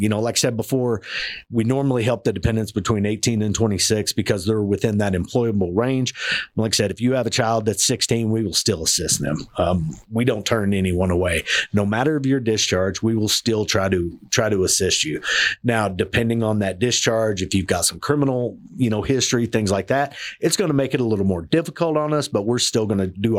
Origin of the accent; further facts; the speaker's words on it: Missouri, United States; now in Colorado Springs, United States; I'm from Southeast Missouri, so we had the Sykeston JC's rodeo. And we would go to that every year when I was a kid.